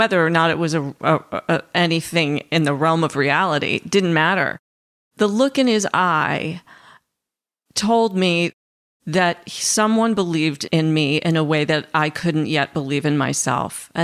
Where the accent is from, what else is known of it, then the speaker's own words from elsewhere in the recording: Detroit, Michigan, United States; the national tour of the musical Annie came through my hometown of Detroit.